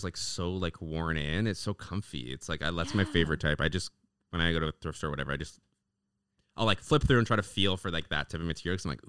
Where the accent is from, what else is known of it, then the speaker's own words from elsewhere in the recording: Kelowna, British Columbia, Canada; I grew up in Kelowna, so it was that one.